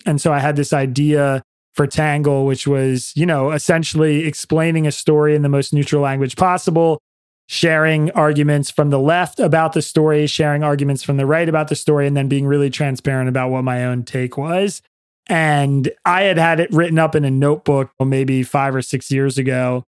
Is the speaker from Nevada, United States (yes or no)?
no; Pennsylvania, United States; I grew up in Pennsylvania in Bucks County, PA, which is a bellwether county in a bellwether state, and obviously a really politically divided place.